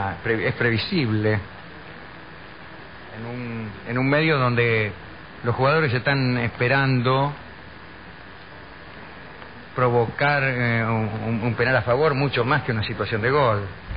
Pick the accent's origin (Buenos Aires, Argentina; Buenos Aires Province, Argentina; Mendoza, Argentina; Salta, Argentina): Salta, Argentina; Rosario de la Frontera; de Rosario de la Frontera en Salta, mira vos.